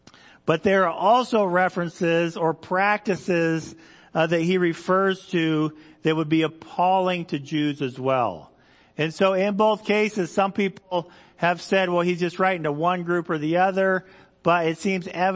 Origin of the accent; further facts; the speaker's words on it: Indonesia; also born or lived in Idaho, United States; So for me, growing up overseas, growing up in Indonesia, I remember talking to Indonesians